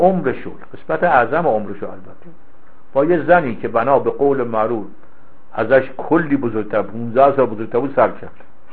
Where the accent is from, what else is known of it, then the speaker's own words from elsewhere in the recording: Hamadan, Iran; یه وقتی من رفتم شهر خودم همدان